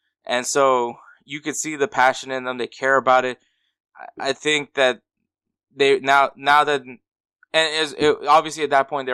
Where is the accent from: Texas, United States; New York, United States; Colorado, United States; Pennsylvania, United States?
Texas, United States; Houston; also born or lived in Los Angeles; I was born in LA. And then at 11 months old, I moved here to Houston and I grew up in Houston.